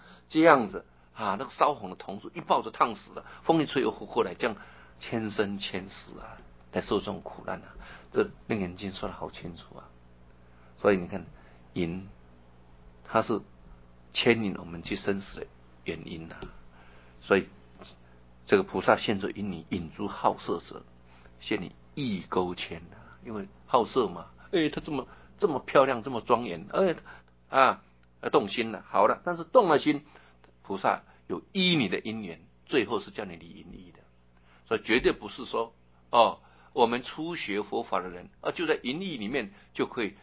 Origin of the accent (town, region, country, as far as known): China